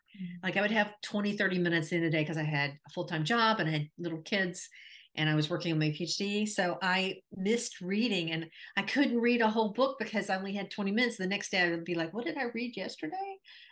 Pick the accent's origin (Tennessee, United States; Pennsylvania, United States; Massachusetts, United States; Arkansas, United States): Tennessee, United States; also born or lived in North Carolina; I grew up in Tennessee and North Carolina area, and then moved to Orlando, and I gave up the seasons